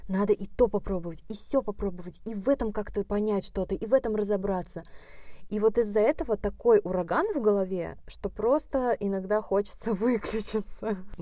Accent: Ivanteyevka, Moscow Oblast, Russia; я переехала из Ивантеевки, из своей, из родного моего города, когда мы с мужем съехались.

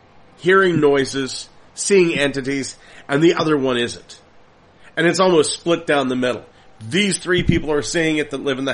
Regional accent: Pennsylvania, United States; I'm from Pennsylvania. The entire state is just riddled with haunted houses.

